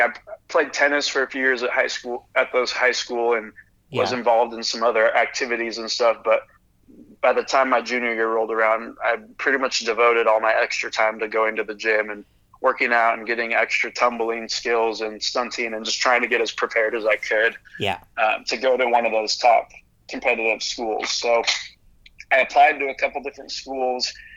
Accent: Canby, Oregon, United States; also born or lived in Bend; I was born in Bend, and my dad was a high school football and baseball coach. Uh-huh. And we moved to Canby because my dad got a job at the high school.

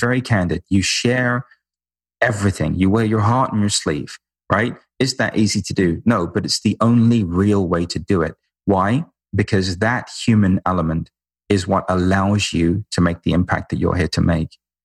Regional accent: London, United Kingdom; We're both from London, both lived in, you know, ashrams and have a very spiritual background

